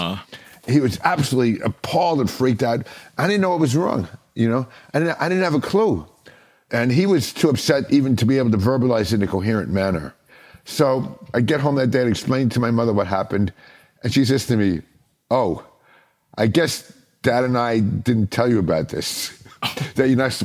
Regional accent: New York, United States; I love New York. I'm from New York, so I love New York.

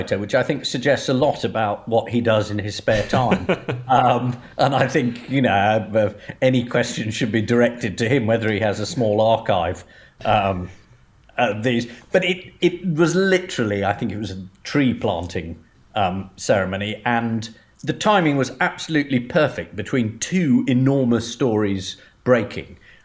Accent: United Kingdom; And that is part of being British. We do essentially find the royal family hysterical, but are perfectly capable of being very moved.

